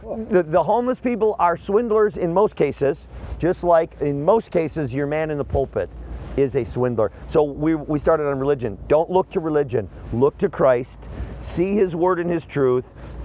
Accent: New Lisbon, Wisconsin, United States; About an hour north of Madison. New Lisbon, Mauston.

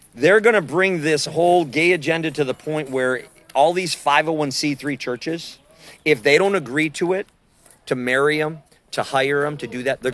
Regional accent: Wisconsin, United States; I'm from Wisconsin. I always say the Packers, I call them out.

